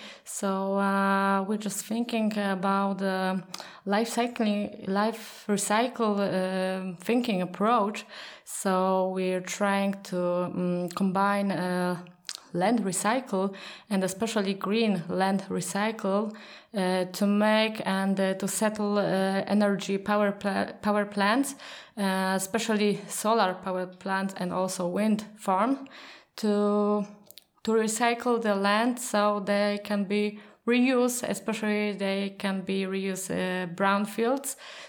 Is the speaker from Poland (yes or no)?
yes; Poland; I'm from University of Economics in Katowice. I'm from Poland.